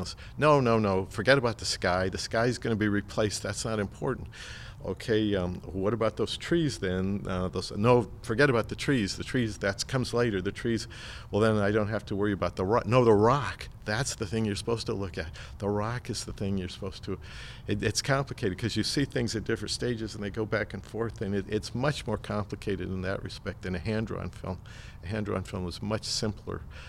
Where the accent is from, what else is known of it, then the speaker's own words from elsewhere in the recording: Iowa, United States; like me growing up in Iowa, you feel far away from places sometimes like Hollywood or New York